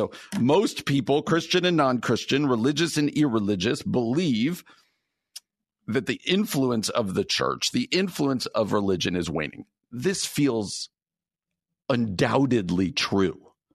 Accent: United States; Mainstream American culture, which I love being an American, don't get me wrong

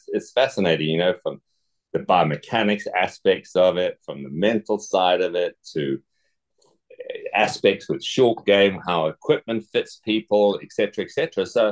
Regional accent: Zimbabwe; born or raised there; also born or lived in England

